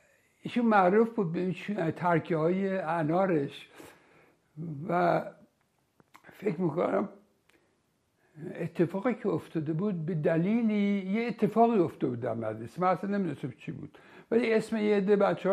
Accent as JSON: {"language": "Persian", "town": "Tehran", "region": "Tehran Province", "country": "Iran", "tie": "born there", "also_born_or_lived": "Isfahan", "said": "من در تهران متولد شدم، ده خرداد 1321، از پدر و مادری که هر دوتا در واقع اصالتا اصفهانی بودن. در دو سالگی من پدرم دوباره مأمور میشه به اصفهان، رفتیم اصفهان،"}